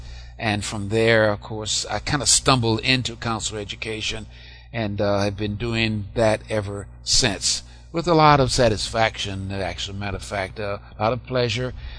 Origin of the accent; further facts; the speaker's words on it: Wilmington, North Carolina, United States; I received a position, of course, in my hometown of Wilmington, where I worked for 4 years as a teacher